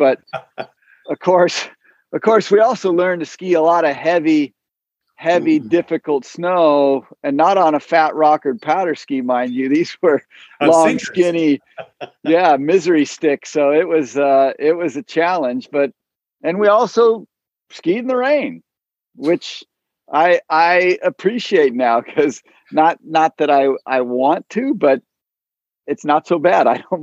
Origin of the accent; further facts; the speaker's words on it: Seattle, Washington, United States; So I grew up in Seattle and grew up skiing, learned to ski at Alpental, which is a great little hill about an hour from Seattle.